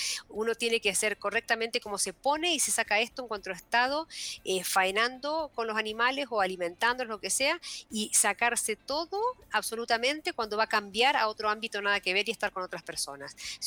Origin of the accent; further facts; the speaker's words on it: Argentina; Yo que soy argentina, o sea, la siento mucho.